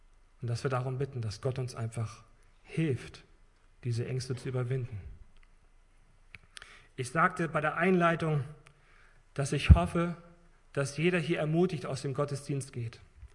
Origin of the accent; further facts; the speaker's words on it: Germany; ich sagte ihm, entschuldigen Sie, ich komme aus Deutschland, ich möchte Ihnen etwas zu lesen geben.